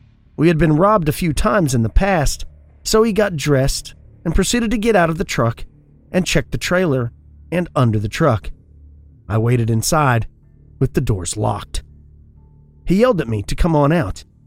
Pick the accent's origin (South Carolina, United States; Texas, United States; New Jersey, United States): Texas, United States; born or raised there